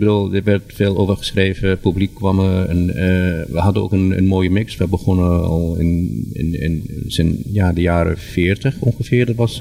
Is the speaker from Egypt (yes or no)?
yes; Egypt; now in Netherlands; En ik kom zelf uit Egypte, of ik heb een Egyptische roots.